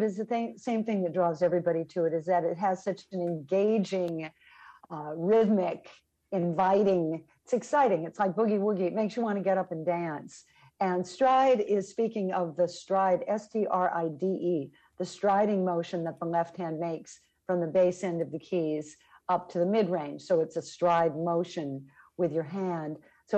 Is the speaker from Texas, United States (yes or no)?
no; Los Angeles, California, United States; I grew up in Los Angeles, and so I had two different directions I was going to go.